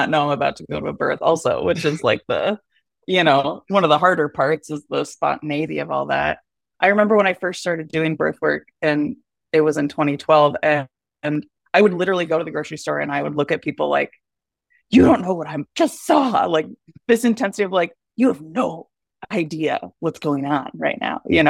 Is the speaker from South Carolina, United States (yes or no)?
no; Michigan, United States; I grew up near the Two Hearted River and was just so in love with that. Like any river meeting Lake Superior was an experience for me my whole life.